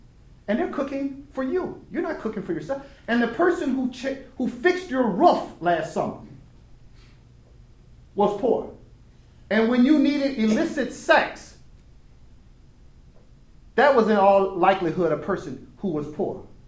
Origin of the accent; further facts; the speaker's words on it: Mobile, Alabama, United States; also born or lived in Prichard; And I grew up in Mobile, Alabama. Actually, it parts Mobile, then in Pritchett, which is poorer than Mobile and more thickly segregated than Mobile.